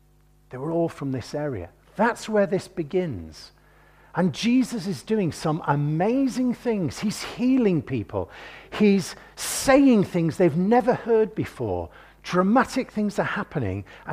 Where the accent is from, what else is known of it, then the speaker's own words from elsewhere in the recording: Warrington, North West England, United Kingdom; I come from Warrington, Cheshire. Was in Lancashire. When I was 14, it became Cheshire. They moved the boundaries. I'm a Warringtonian by birth, which is why I talk with a funny accent.